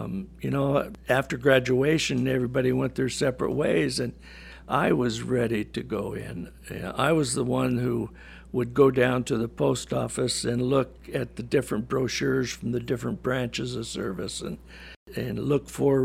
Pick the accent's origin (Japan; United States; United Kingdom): United States; Washington; I'm from Washington State. Currently, we live in the southeast corner in a town called College Place.